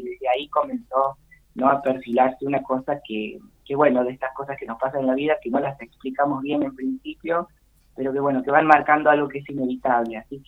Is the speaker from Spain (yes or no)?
no; Córdoba, Argentina; now in San Luis, Argentina; Yo vivo aquí en San Luis desde 2017, soy cordobés, pero bueno, mi familia estaba acá